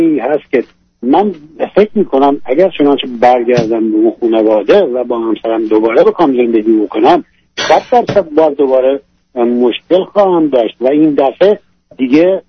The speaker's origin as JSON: {"language": "Persian", "country": "Iran", "moved": "yes", "lives_now": "United States", "said": "تا 7 سال پیش که از ایران به آمریکا اومدیم"}